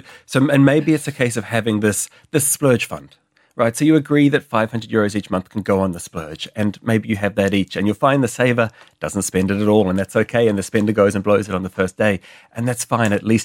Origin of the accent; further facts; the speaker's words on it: New Zealand; now in Australia; I'm from New Zealand originally